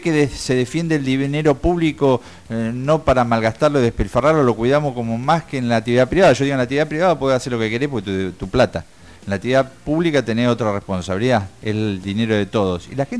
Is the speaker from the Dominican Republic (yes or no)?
no; Villarino, Buenos Aires Province, Argentina; nosotros, que somos la gente de Villarino, que tenemos los intereses acá